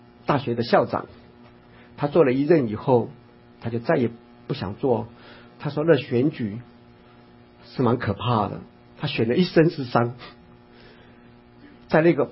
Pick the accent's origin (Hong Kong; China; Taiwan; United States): United States; 连我从美国来的一来也知道他多么害怕